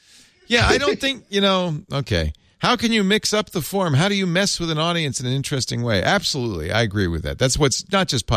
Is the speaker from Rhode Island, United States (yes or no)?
yes; Providence, Rhode Island, United States; We grew up in Providence, right?